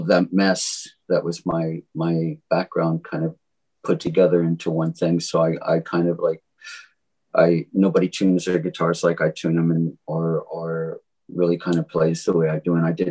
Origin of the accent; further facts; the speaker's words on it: the South, United States; accent: Southern; I'm from the South, you know, in the States. So I originally talk like this with a Southern accent, but I learned to talk for y'all so you could understand me.